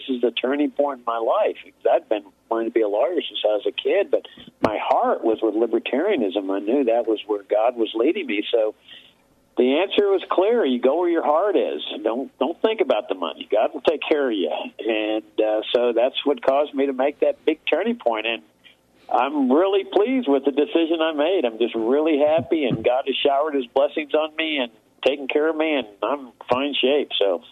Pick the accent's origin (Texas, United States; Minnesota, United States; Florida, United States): Texas, United States; Laredo; I grew up in Laredo, Texas, which is located on the U.S.-Mexico border. Grew up on a farm on the Rio Grande.